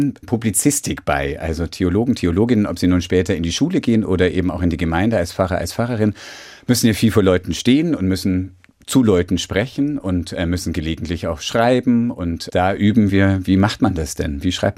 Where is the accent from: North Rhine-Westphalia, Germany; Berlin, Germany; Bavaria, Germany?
Bavaria, Germany; Erlangen; born there; Ich bin geboren in Erlangen, in Mittelfranken. Da meint jetzt jeder, ich sei Franke, aber ich habe da nur 4 Monate gelebt.